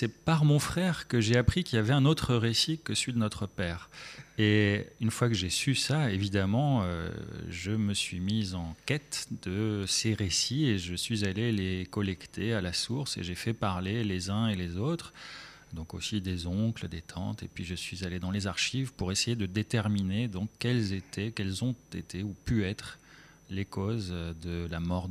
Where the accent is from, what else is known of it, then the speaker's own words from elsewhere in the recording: France; first language German; French is a second language; L'allemand, c'est ma langue maternelle. J'ai d'abord grandi en allemand, bien que né en France. Mes deux parents m'ont parlé allemand, petit. Et puis j'ai appris le français en étant scolarisé. Il paraît que je parlais français avec un lourd accent allemand au début.